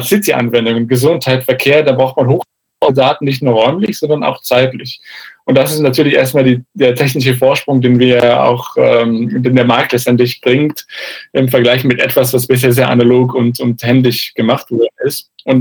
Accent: Cairo, Cairo Governorate, Egypt; In meiner Heimatstadt in Kairo

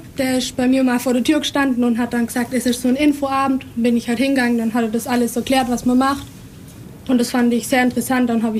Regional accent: Steinheim, Bavaria, Germany; ich komme aus Steinheim.

